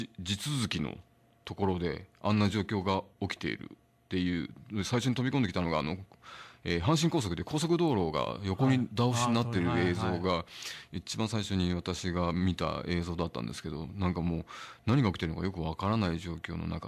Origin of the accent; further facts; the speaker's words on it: Nagoya, Aichi, Japan; now in Takeo, Japan; 出身は愛知県名古屋市なんですが、